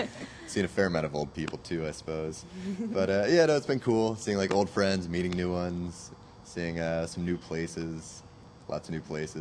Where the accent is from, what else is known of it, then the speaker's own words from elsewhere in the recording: Omaha, Nebraska, United States; also born or lived in Portland; No, I'm from Omaha, Nebraska. Lived in Portland for a little over 2 years, though.